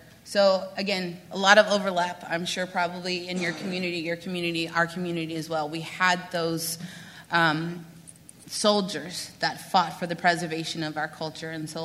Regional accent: Las Vegas, Nevada, United States; born and raised in Vegas. And Vegas is the official ninth island of Hawaii because we have such a huge diaspora there.

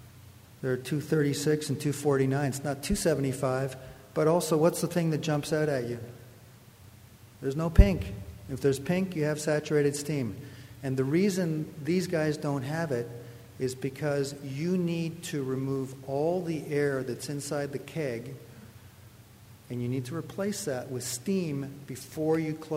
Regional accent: Canada; accent: Canadian; there's my Canadian accent

